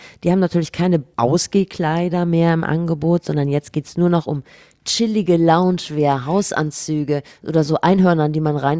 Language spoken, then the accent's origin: German; Rhineland, Germany; Nein, ich komme aus dem Rheinland.